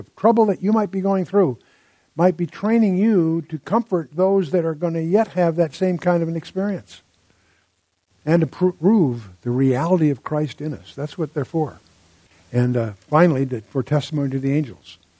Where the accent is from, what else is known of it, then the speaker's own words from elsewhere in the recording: United States; I'm an American